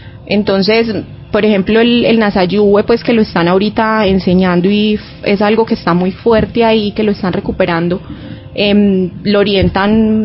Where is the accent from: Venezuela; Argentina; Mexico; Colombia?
Colombia; como todo colombiano promedio